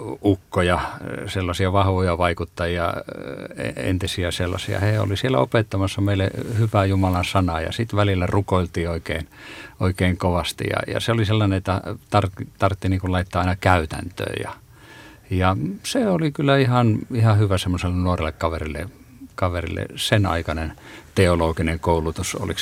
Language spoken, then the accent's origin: Finnish; Jyväskylä, Central Finland, Finland; mä olen syntynyt ja kasvanut Jyväskylässä ja siellä tämmöisen helluntalaisen kodin lapsena ja oikeastaan kolmonen polven helluntalaisena olen